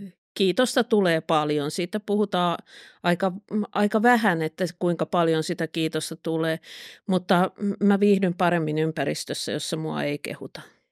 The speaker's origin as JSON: {"language": "Finnish", "town": "Pori", "region": "Satakunta", "country": "Finland", "said": "mä olen Porista kotosi"}